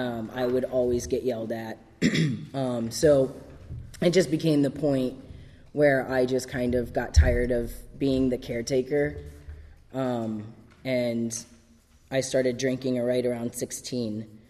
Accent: Ohio, United States; moved away; I'm originally from Ohio. I moved up here over 20 years ago, something like that.

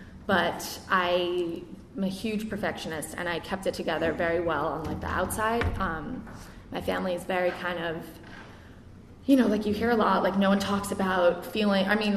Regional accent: New York City, New York, United States; So I grew up here in New York, and I believe personally that I was an alcoholic from the second I was born.

